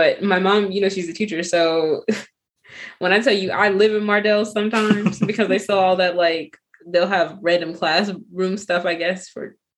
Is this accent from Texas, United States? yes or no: yes; Texas, United States; This is what it's like growing up in Texas, you guys.